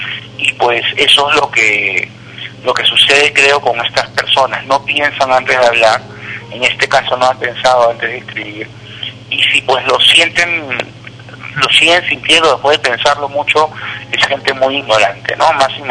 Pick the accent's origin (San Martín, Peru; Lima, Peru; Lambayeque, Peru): Lima, Peru; now in Arequipa, Peru; La mayoría de limeños creen que Lima es el mundo, y yo hablo como limeño que soy, ¿no? Yo ahora tengo la oportunidad de conocer hermosos lugares gracias a que vivo en Arequipa